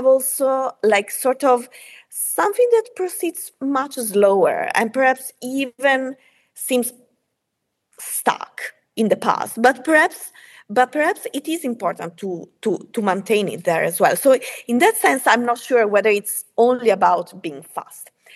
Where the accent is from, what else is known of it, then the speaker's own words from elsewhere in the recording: Italy; English is a second language; I'm from Italy, so I see like sort of also I have this cultural distance. I'm based here since 2021